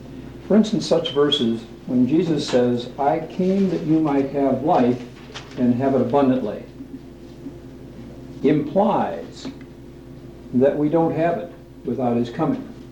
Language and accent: English; Portland, Oregon, United States; I'm from Portland, Oregon.